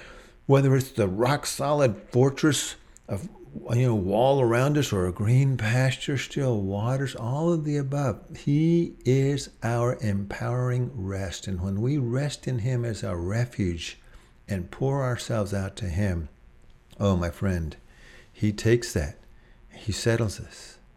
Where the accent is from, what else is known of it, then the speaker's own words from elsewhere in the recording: Austin, Texas, United States; I grew up in Austin, Texas, and my parents, they were wonderful folks.